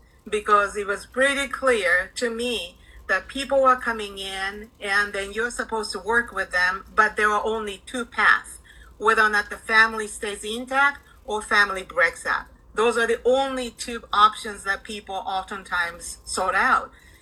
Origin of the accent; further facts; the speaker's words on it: Japan; which I didn't because I was from Japan.